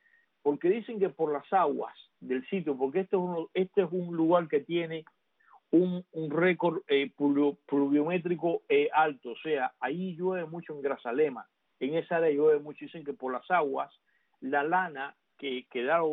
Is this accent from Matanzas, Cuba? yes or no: no; Havana, Cuba; yo crecí en mi barriada en La Habana rodeado de vecinos españoles